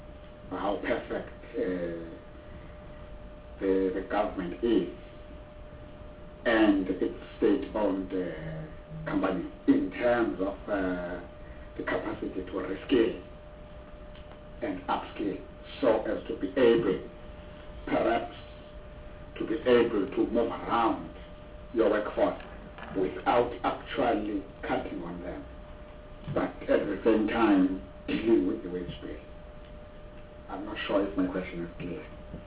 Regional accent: Pakistan; Chair, we are from Pakistan. I can narrate a short story about Transcar

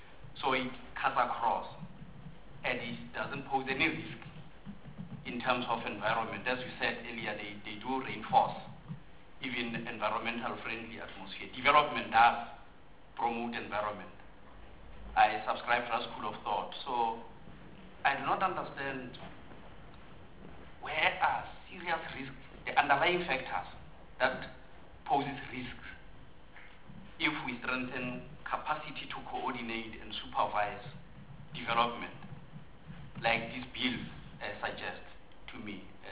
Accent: Free State, South Africa; I'm just citing a project because I'm from Free State.

